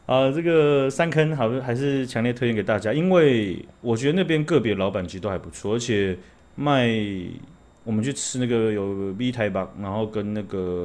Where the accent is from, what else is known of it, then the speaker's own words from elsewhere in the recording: Taiwan; 那我们是台湾人嘛，对不对？